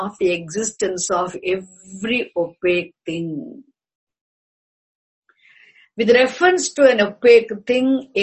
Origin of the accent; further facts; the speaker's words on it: India; English is a second language; I am an Indian and you are that, and you are here, you are English.